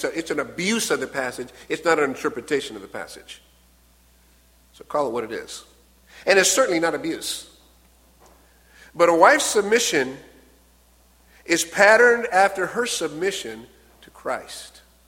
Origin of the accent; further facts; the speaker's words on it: Washington, United States; I am from Washington State, by the way.